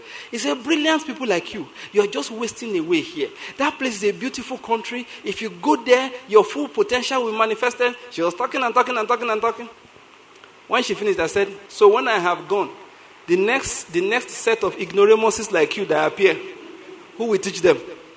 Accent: Ondo, Nigeria; now in Enugu, Nigeria; For information, I'm from Ondo State. I did my postgraduate in Lagos, and now I'm in Enugu.

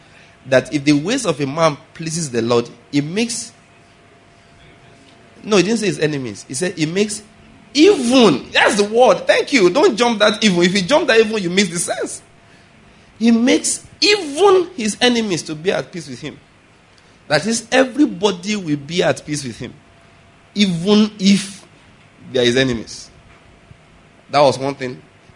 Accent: Nigeria; Father, I thank you because I could go to Enugu, Ibadan, Lagos, Abuja, Kaduna, Kotangora. I'm a Nigerian.

